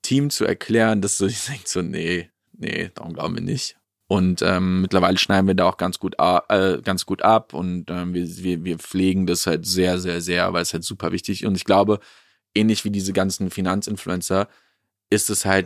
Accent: Gummersbach, North Rhine-Westphalia, Germany; ich komme aus Gummersbach

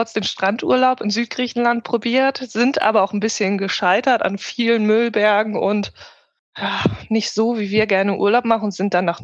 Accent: Northern Germany, Germany; ich komme ja auch ursprünglich aus Norddeutschland, vom Deich

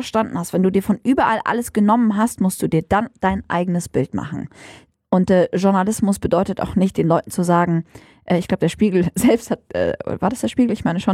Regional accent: Dormagen, North Rhine-Westphalia, Germany; Also ich bin in Dormagen zur Schule gegangen.

